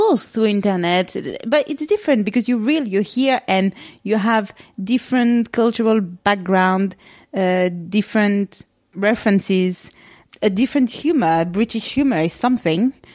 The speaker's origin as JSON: {"language": "English", "town": "Paris", "region": "Île-de-France", "country": "France", "tie": "born or raised there", "second_language": "English", "said": "Like, I was raised in Paris, all right? I grew up here. I've always lived here, except, like, for a few weeks in London where we met 10 years ago. So I only know Paris."}